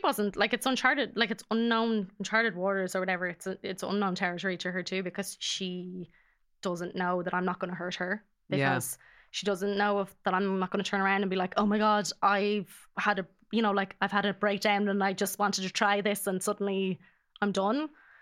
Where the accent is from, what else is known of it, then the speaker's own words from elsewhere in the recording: Dublin, Leinster, Ireland; my family home, where I grew up in Castleknock in Dublin, and then I moved to Lucan after my dad died, and then we moved from Lucan to Wexford. So I don't have a home base.